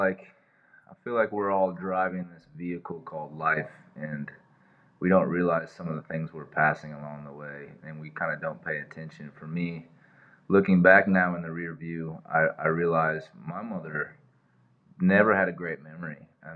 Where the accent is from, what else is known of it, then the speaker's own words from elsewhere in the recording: Iowa, United States; And then I decided to bring her on stage when I was going through my home state of Iowa, opening up for my buddy